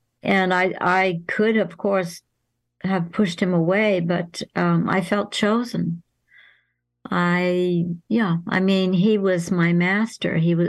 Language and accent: English; Massachusetts, United States; Well, I grew up in the States in Western Massachusetts and about an hour's drive from Boston, and I went to university in Boston, an art school.